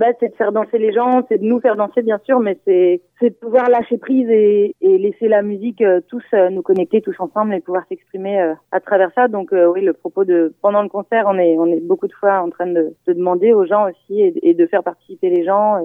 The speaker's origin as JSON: {"language": "French", "town": "Rennes", "region": "Brittany", "country": "France", "said": "On vient tous de Rennes, je crois, en tout cas à la base on s'est tous rencontrés à Rennes."}